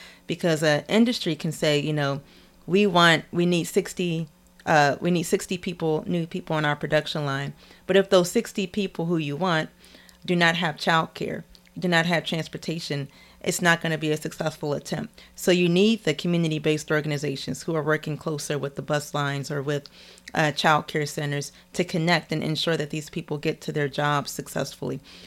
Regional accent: Washington, District of Columbia, United States; So I grew up in Washington, D.C. At the time, it was considered probably one of the least invested, I would say, communities in Washington, D.C., in Ward 8 of D.C.

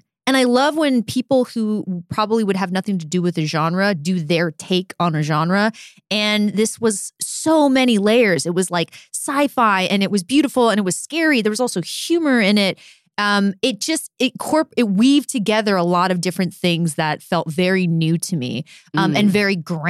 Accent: Oakland, California, United States; Yeah, I'm from Oakland.

